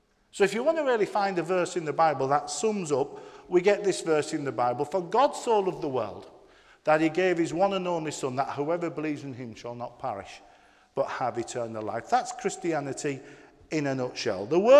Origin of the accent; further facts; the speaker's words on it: Yorkshire and the Humber, United Kingdom; I'm a Yorkshireman